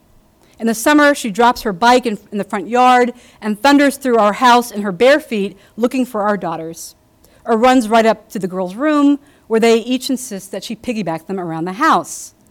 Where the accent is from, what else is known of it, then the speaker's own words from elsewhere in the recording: Nashville, Tennessee, United States; But inside of the frame is a world I could never have imagined when I was growing up in Nashville. But the South of my childhood has changed too.